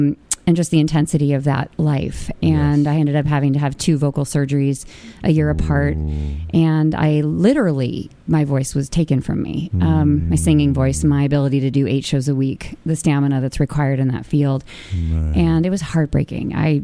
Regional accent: California, United States; You know, from Boston, but I'm originally from California.

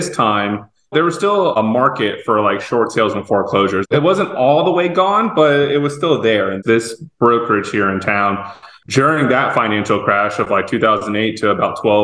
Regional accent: Fort Lauderdale, Florida, United States; Growing up in Fort Lauderdale, my mom worked for a title company, owned a title company.

